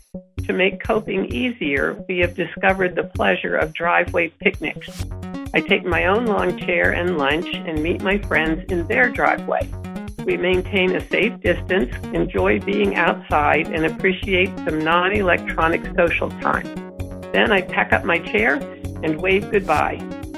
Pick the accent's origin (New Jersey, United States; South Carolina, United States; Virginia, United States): Virginia, United States; Vienna; from Vienna, Virginia.